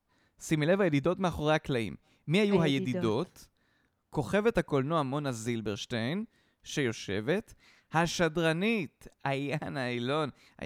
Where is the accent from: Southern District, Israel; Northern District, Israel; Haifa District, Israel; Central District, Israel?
Central District, Israel; Rishon LeZion; זה בניין שנראה ממש כמו הבית שבו גדלתי בראשון